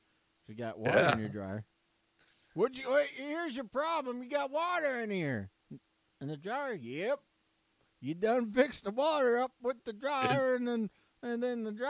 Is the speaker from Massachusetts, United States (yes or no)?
no; Oklahoma, United States; I'm from Oklahoma. We call it wash.